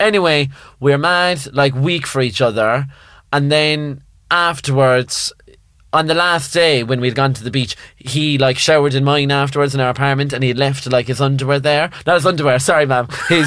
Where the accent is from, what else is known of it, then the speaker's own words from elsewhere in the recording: Ireland; I'm pure Irish mammy